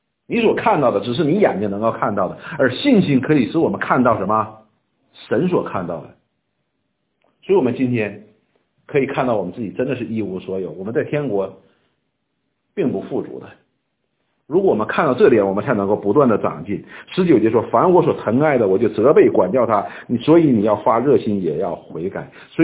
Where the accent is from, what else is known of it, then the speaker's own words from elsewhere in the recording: Northeast China, China; 我们东北人有句话叫自己的刀切不了自己的把